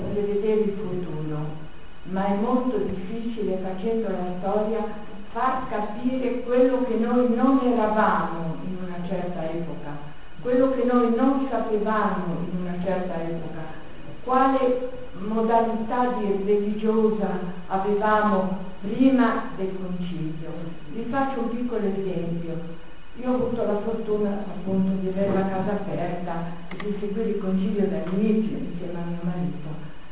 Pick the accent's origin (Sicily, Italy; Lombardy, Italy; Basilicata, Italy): Lombardy, Italy; Milan; io sono milanese